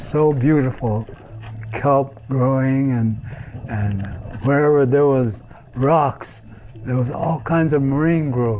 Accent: Monterey, California, United States; born there; I was born in Monterey, about a half a block from the entrance to the aquarium now, but that was in March the 7th, 1919.

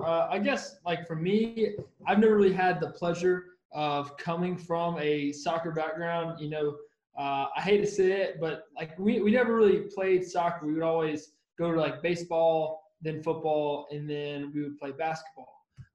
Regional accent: Warner Robins, Georgia, United States; I think for us, it was awesome because my hometown, Warner Robins, they were there 2 years before I was there, and then 2 years before that.

